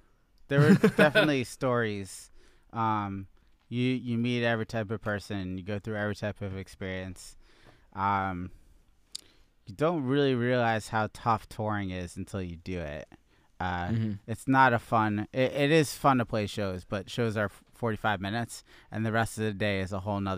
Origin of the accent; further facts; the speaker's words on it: New Jersey, United States; now in New York, United States; Well, I grew up in New Jersey, so New York was I've been coming to the city since I was a little kid